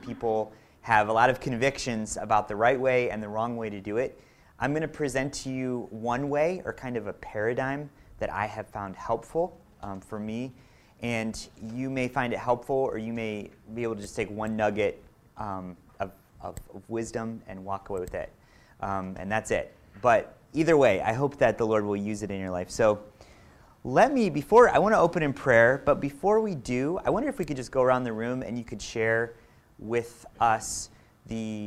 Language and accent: English; Cleveland, Ohio, United States; I'm from Cleveland.